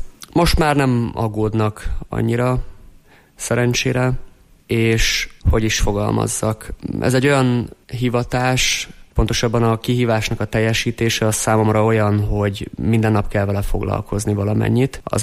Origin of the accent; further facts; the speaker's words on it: Hungary; Első magyarként sikerült megmászni, úgyhogy erre büszke vagyok, és hát óriási kaland volt.